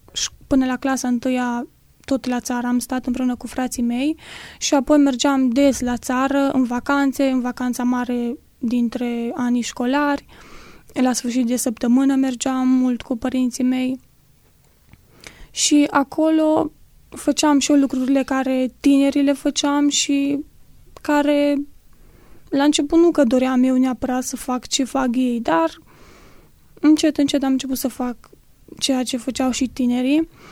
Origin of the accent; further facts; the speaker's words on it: Zalău, Sălaj County, Romania; am aproape 24 de ani și sunt din Zalău.